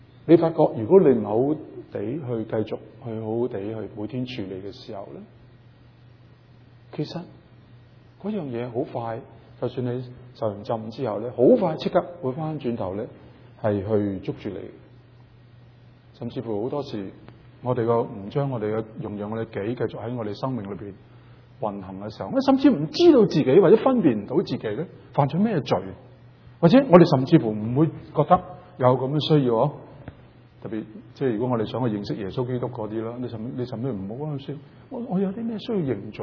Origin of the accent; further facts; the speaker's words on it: Guangdong, China; accent: Cantonese; 我们广东话有个好撇